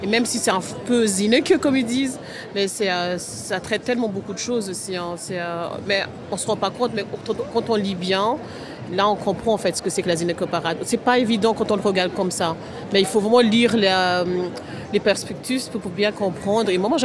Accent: Brussels, Brussels-Capital Region, Belgium; Ah, ben, j'ai grandi à Bruxelles, hein.

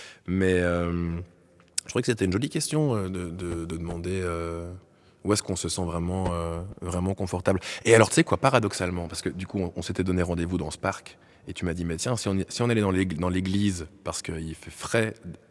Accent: Brussels, Belgium; Alors, on dit « On vient de Bruxelles, en Belgique. »

